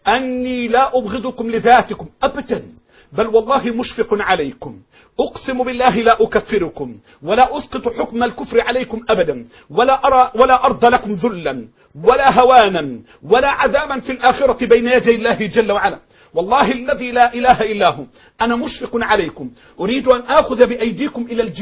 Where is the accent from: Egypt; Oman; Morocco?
Egypt; بلدنا مصر